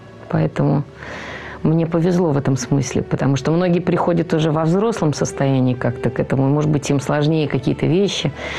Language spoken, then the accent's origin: Russian; Saint Petersburg, Russia; У нас шли дворовые войны, я питерская.